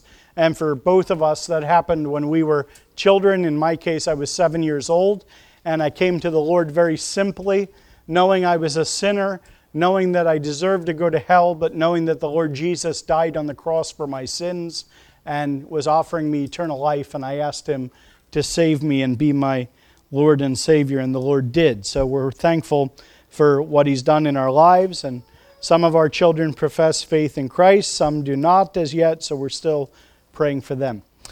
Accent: Pennsylvania, United States; We come from Pennsylvania. We live near Reading, Pennsylvania, if that is a city familiar to you.

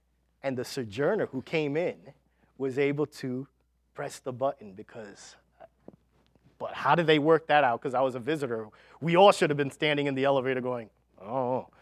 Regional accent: New York City, New York, United States; So I grew up in New York City.

